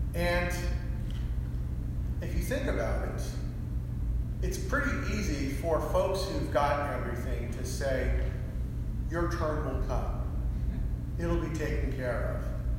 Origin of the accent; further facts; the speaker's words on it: United States; part of it's the fact I'm an American.